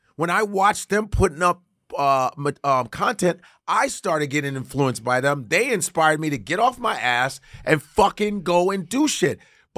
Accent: Chicago, Illinois, United States; But here, not to cut you off, but growing up in Chicago, you know, my parents. My father's an educator for 45 years in Chicago.

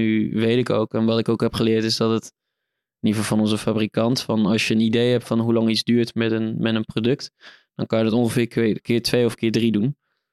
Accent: Holland, Netherlands; Nou goed, ik sla hem even plat als Hollander hier.

